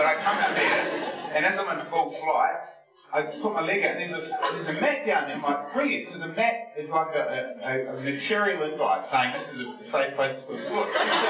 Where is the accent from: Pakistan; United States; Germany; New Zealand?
New Zealand; we're from New Zealand and we all have like label dark hair